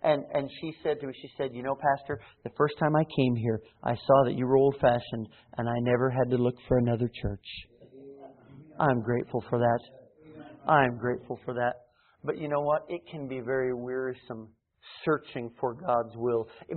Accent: Colorado, United States; now in South Carolina, United States; I don't know that I've necessarily seen it out here in South Carolina, but growing up in Colorado and a place where just, there are no trees anywhere for miles and miles.

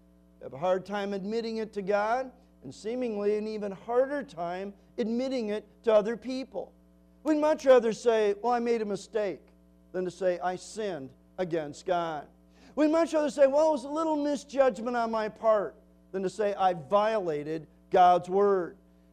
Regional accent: Sterling, Illinois, United States; Remember as a child growing up in Sterling, Illinois, our church there used to support the Gordon Smiths

